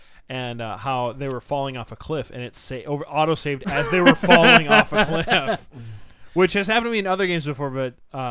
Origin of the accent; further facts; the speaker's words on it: Minnesota, United States; And then, Minnesota Sports once again realizes, oh, shit, we're from Minnesota.